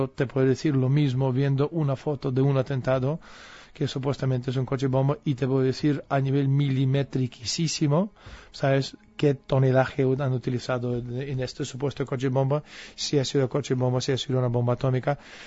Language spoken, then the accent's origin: Spanish; Russia; Spanish is a second language; now in Spain; yo soy patriota ruso